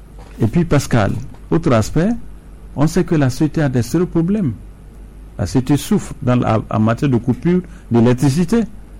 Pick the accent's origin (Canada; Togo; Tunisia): Togo; Vu le poids de la souffrance que nous traversons actuellement en tant que Togolais